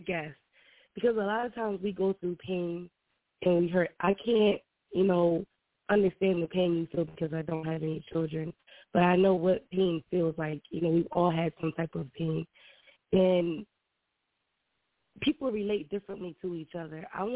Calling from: New Jersey, United States; I'm calling from Jersey.

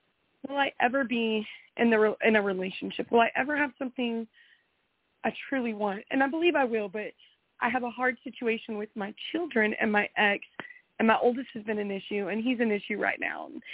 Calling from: Texas, United States; Texas. Central Texas.

